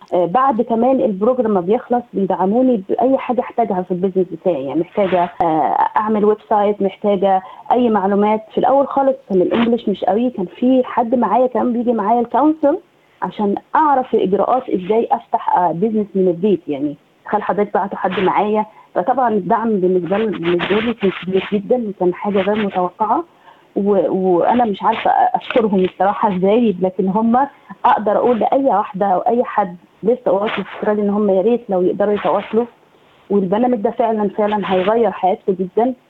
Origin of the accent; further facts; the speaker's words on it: Egypt; أنا من مصر